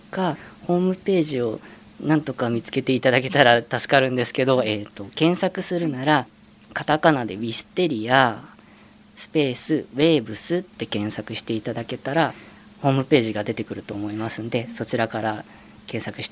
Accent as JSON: {"language": "Japanese", "town": "Fujisawa", "region": "Kanagawa", "country": "Japan", "tie": "born or raised there", "also_born_or_lived": "United States / Tokyo", "said": "もともと生まれが片瀬海岸の方になって、そこでずっと生活してたんですけど、専門学校卒業して20歳の時ですね、でちょっとアメリカの方に2年半ほど行って、で日本に帰ってきてから東京都内の方に住んでました。"}